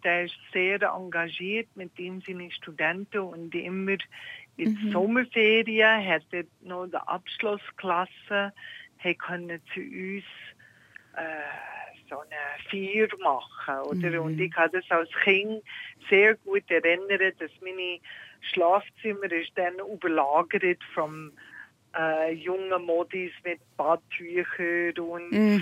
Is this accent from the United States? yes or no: yes; United States; German is a second language; Also eigentlich bin ich Amerikanerin.